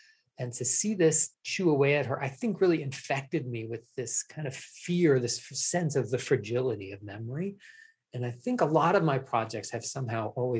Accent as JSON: {"language": "English", "region": "Ohio", "country": "United States", "tie": "born or raised there", "lives_now": "Idaho, United States", "said": "I'm in Idaho now, but I grew up in Ohio. I grew up under the hardwood trees of Ohio, and now I live in the sagebrush deserts of Southwest Idaho."}